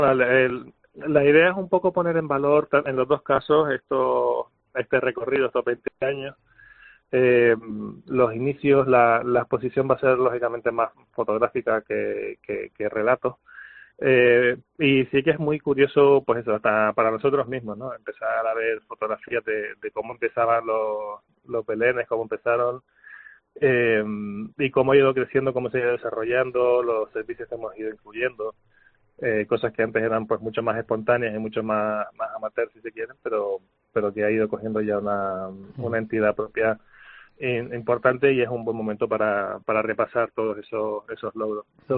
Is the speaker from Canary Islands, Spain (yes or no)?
yes; Canary Islands, Spain; Lo somos todos los canarios y a celebrarlo juntos.